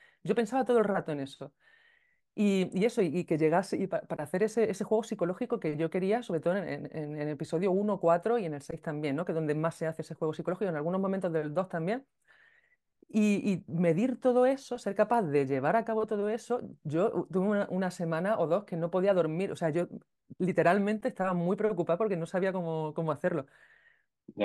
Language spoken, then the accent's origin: Spanish; Andalusia, Spain; accent: Andalusian; en mi destreza natural yo tengo un acento más andaluz, pero bueno, quería neutralizar un poco ese acento